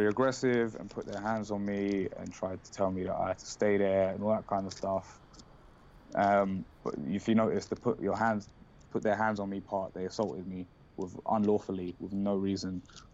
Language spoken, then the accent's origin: English; Eritrea; also born or lived in Saudi Arabia; In terms of who I am, I'm an Eritrean. I was born in Jeddah in Saudi Arabia on the 29th of May 1991, which is the same day that my country Eritrea was liberated after 30 years of war.